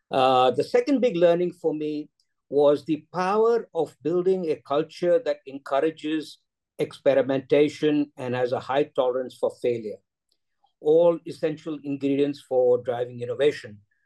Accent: Mumbai, Maharashtra, India; English is a second language; So I grew up in Bombay. I did my chemical engineering in the US in the days when that was not very common.

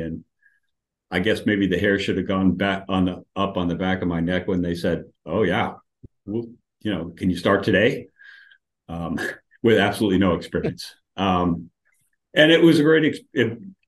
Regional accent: Des Moines, Iowa, United States; and started looking around in my hometown of Des Moines.

